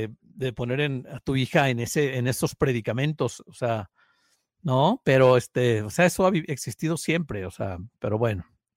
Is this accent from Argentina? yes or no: no; Papantla, Veracruz, Mexico; yo no me acuerdo que en mi pueblo mágico, Papantla, haya habido una tienda